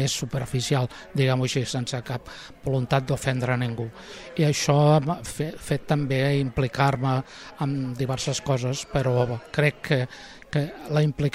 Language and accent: Catalan; Barcelona, Catalonia, Spain; jo vaig néixer a Barcelona i fins a l'any... vaig viure a Barcelona els 60 primers anys de la meva vida. Ara ja tinc 75 i visc aquí des de fa 15 anys.